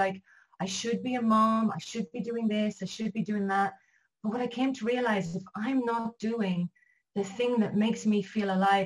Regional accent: Ireland; also born or lived in Australia; now in Israel; I'm Irish, as you can get from my accent, but I'm living currently in Israel

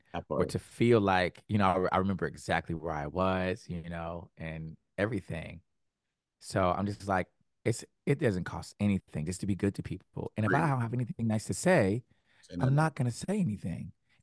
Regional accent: Richmond, Virginia, United States; and that we're mutuals and we're both from Richmond, Virginia

